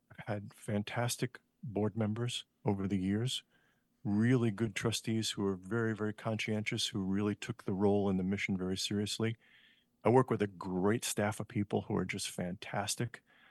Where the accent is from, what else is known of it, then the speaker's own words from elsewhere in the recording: New York, United States; now in Lehigh Valley, United States; It's like the Lehigh Valley is now my home. It's weird. I identify as a New Yorker, but I've lived here longer than I ever lived in New York.